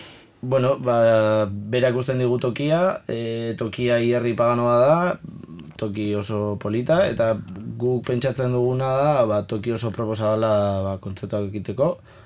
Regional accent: Villabuena de Álava, Basque Country, Spain; ni ara Berriozakoa naiz, Eskuernagakoa, han bertakoa

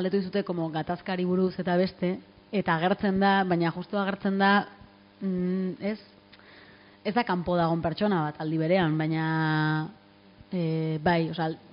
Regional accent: Elgoibar, Basque Country, Spain; Elgoi Barkoa naiz

